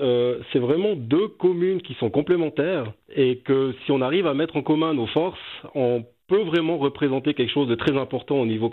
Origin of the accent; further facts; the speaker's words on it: Valais, Switzerland; on est Valaisan.